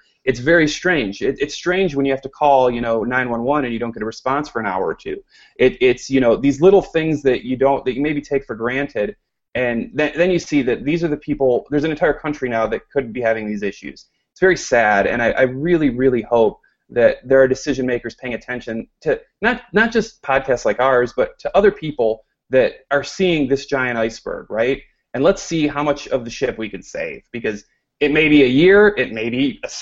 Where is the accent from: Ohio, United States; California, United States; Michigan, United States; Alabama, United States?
Michigan, United States; Detroit; And let me go full circle here and say, you know, this happened in Detroit, my hometown, you know, a few years ago.